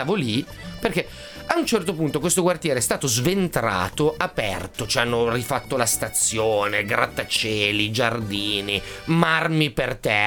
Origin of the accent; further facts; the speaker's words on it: Casale Monferrato, Piedmont, Italy; now in Milan, Italy; io vengo dalla provincia, no? Io sono di Casale Monferrato, non sono nato a Milano